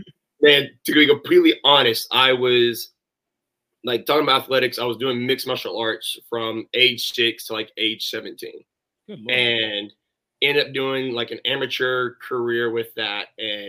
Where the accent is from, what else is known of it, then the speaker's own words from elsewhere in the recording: Little Rock, Arkansas, United States; born there; I was born in Little Rock, Arkansas.